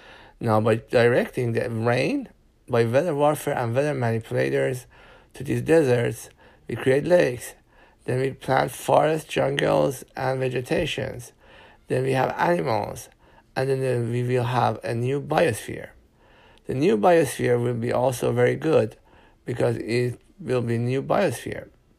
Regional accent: Iran; English is a second language; I'm from Iran and I invite all of you to come as tourists to Iran and visit Iran.

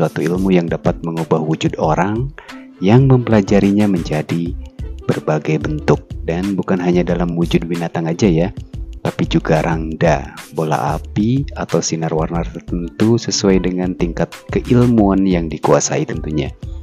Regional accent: Bandung, West Java, Indonesia; Tapi kalau buat orang yang di luar Bali, kayak saya nih, saya dari Bandung

